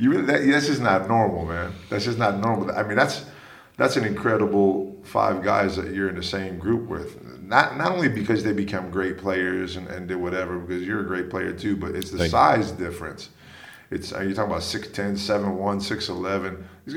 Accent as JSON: {"language": "English", "country": "United States", "said": "And as American growing up and balling, obviously your ultimate goal is to turn on that TV or be there and see your name called in the draft."}